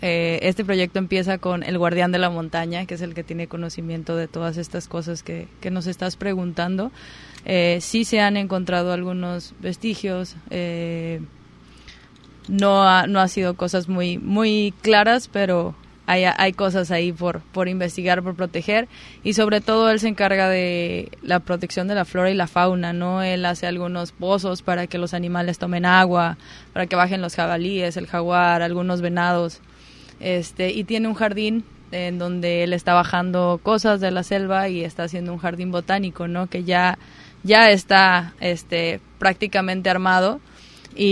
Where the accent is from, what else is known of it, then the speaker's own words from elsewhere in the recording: Guadalajara, Jalisco, Mexico; also born or lived in Mexico City; now in Guamúchil, Mexico; No, yo soy de la Ciudad de México, crecido en Jalisco, Guadalajara. Ya llevo 5 años aquí, 1 año y 8 meses viviendo en el Guamúchil, Nayarit.